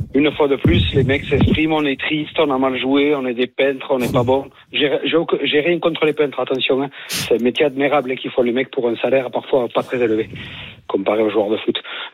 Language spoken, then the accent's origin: French; Genoa, Liguria, Italy; parce que chez moi, à Gênes, c'est plus une terre de Wallis